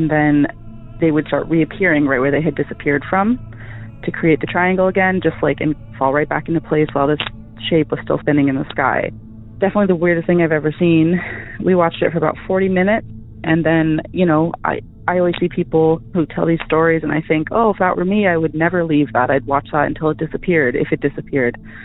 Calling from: Massachusetts, United States; I'm calling from Massachusetts, but this story actually takes place in the Bay Area of California.

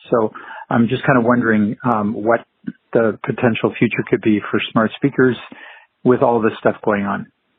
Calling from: Etobicoke, Ontario, Canada; I'm calling from Etobicoke, Ontario, Canada.

